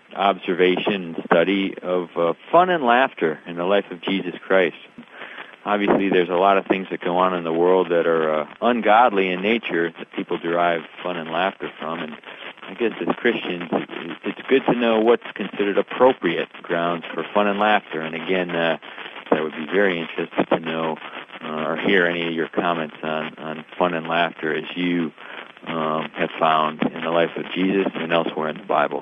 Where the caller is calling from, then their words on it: Eagle, Alaska, United States; I'm calling you from Eagle, Alaska.